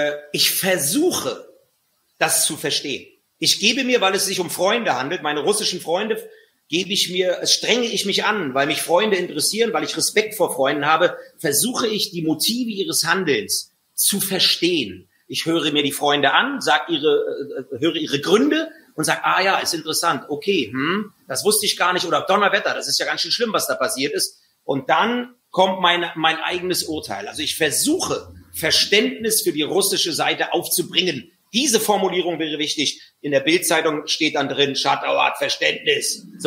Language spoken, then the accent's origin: German; Germany; Ich bin in der DDR groß geworden, 1969 geboren